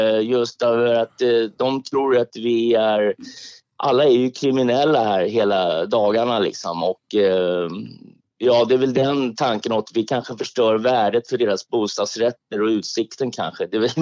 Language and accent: Swedish; Stockholm, Stockholm County, Sweden; Ja, jag är söderkis. Jag är mitt från söder. Maria Torget heter.